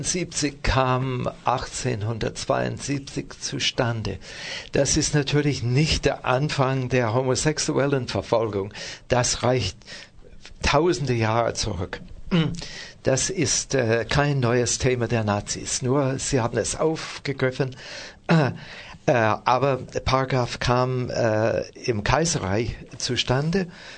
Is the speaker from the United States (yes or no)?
yes; United States; now in Freiburg, Germany; Ich bin in den USA geboren und aufgewachsen, lebe aber seit 45 Jahren hier.